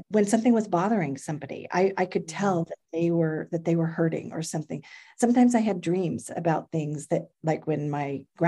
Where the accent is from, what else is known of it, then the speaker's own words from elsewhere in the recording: California, United States; I was raised in California, and my husband and I have just celebrated our 38th anniversary.